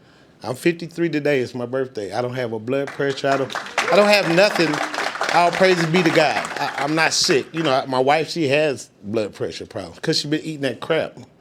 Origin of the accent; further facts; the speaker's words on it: Tampa, Florida, United States; now in Tulsa, United States; So, I moved here I'm born in Tulsa, raised there, but I grew up in Tampa, Florida.